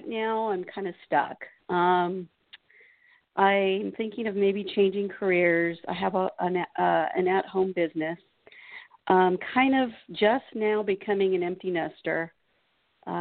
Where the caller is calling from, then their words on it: California, United States; I'm calling from California.